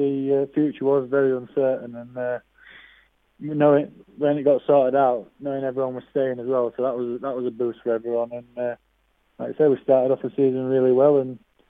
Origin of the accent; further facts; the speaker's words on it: Huddersfield, Yorkshire and the Humber, United Kingdom; So, but I'm from Huddersfield and I live in Huddersfield.